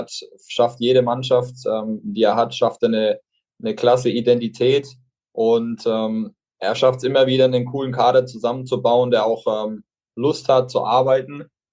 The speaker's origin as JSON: {"language": "German", "town": "Bamberg", "region": "Bavaria", "country": "Germany", "tie": "born or raised there", "said": "Der ist auch gebürtiger Bamberger und ist in Bamberg genauso das Konzept durchlaufen wie ich."}